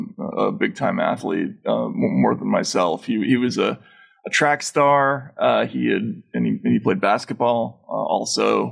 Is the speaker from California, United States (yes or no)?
no; New Brunswick, New Jersey, United States; born there; I was born in New Brunswick, New Jersey. My father was a student at Rutgers University at the time.